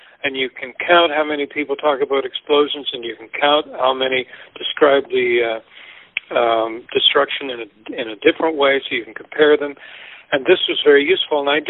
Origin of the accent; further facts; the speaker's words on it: Canada; because I'm not even a U.S. citizen, I'm Canadian